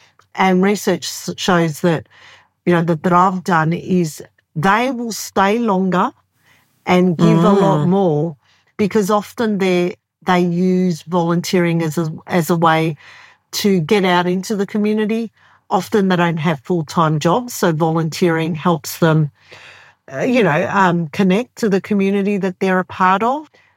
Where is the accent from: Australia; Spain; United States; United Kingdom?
Australia; growing up in Australia, everyone volunteers.